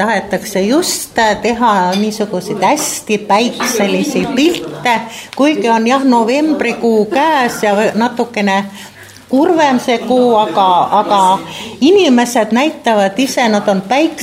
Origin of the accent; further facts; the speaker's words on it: Saare County, Estonia; me enamus oleme ju saarlased ja meil on see meri südames ja inges